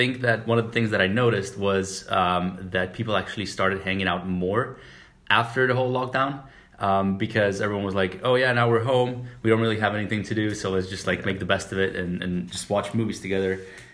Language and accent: English; Slovenia; I come from Slovenia.